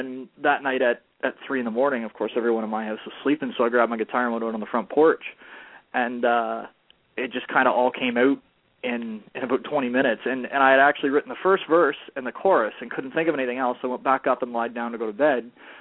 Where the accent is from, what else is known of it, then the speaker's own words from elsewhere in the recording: Canada; I'm a Canadian country boy.